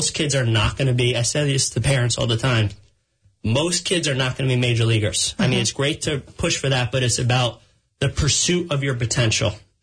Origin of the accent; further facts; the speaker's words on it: New Rochelle, New York, United States; I grew up